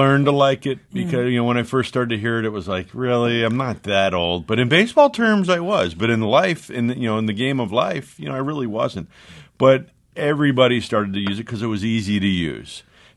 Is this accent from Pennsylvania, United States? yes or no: yes; Souderton, Pennsylvania, United States; My parents were very blue collar, growing up in Souderton.